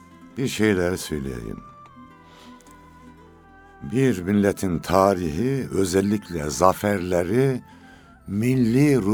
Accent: Osmaniye, Turkey; ben Osmaniyeliyim, Zorkun yaylamız var bizim.

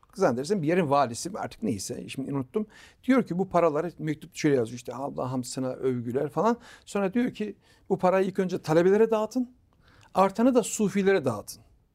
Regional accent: Rize, Turkey; Rize'de yaşıyorum. Rize'de doğdum. İlmimin ekseriyetini Rize'de tahsil ettim.

